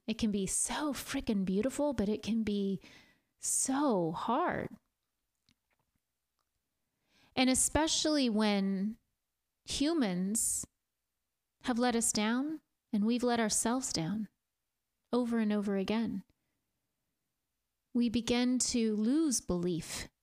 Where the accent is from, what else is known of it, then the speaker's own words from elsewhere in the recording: Kansas, United States; also born or lived in Oklahoma; this little girl in growing up in Kansas and other places like Oklahoma and wherever we were at the time, at different times of my upbringing